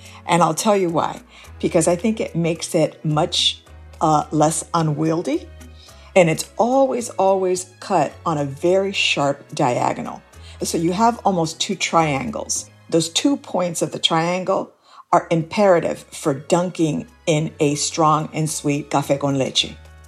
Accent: Miami, Florida, United States; also born or lived in Cuba; now in Tampa, United States; I was born in Cuba, I was raised in Miami, and I've spent the bulk of my adult life in Tampa.

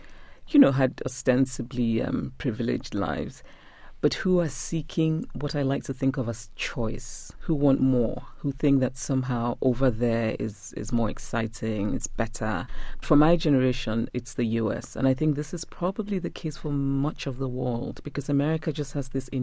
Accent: Nigeria; I'm just a Nigerian who's comfortable in other places.

